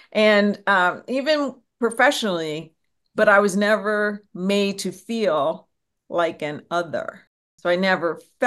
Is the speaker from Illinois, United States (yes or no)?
no; Pennsylvania, United States; and we grew up in a suburb of Philadelphia, and friends, very diverse